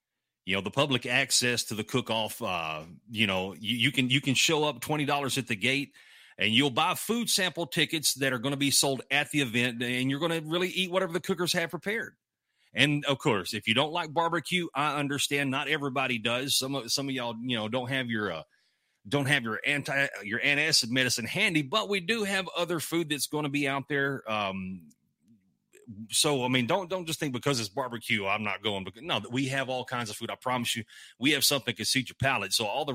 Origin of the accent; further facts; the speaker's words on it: Mount Pleasant, Texas, United States; I'm from Northeast Texas. I'm from Mount Pleasant, Texas, where the last show we did